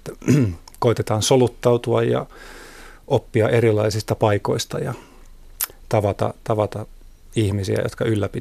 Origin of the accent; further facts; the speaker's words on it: Helsinki, Uusimaa, Finland; olen syntynyt täällä tai asunut ikäni täällä Helsingissä, mutta mun juuret on täällä